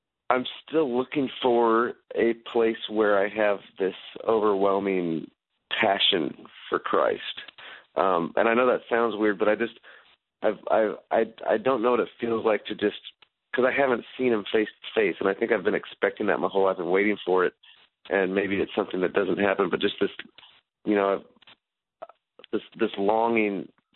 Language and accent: English; Nebraska, United States; I grew up in Nebraska, which isn't far from you.